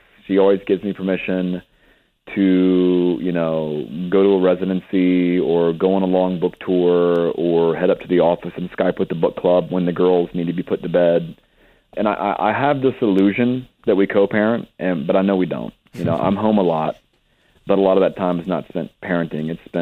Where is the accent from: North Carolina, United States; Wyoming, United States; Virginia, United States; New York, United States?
North Carolina, United States; I'm from North Carolina. I wrote this book set in North Carolina.